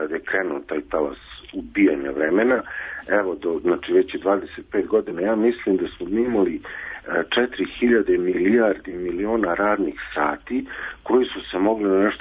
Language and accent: Serbian; Kragujevac, Šumadija, Serbia; Iz Kragujevca.